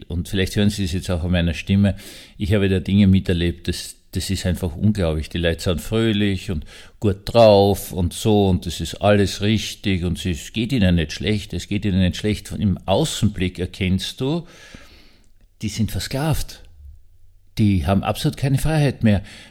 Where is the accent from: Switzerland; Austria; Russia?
Austria; Sie wissen ja, ich bin Österreicher.